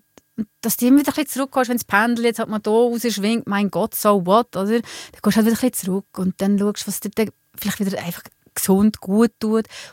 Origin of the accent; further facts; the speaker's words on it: Solothurn, Switzerland; ich bin in Solothurn aufgewachsen